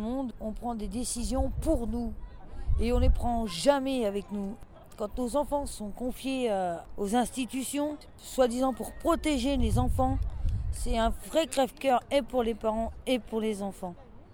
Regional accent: Caen, Normandy, France; je viens de Caen en France. Je suis une maman de 5 enfants et je vis dans le milieu de la pauvreté.

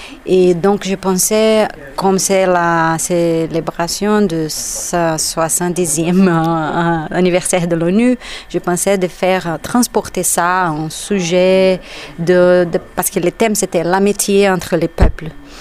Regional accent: Brazil; French is a second language; je viens du Brésil

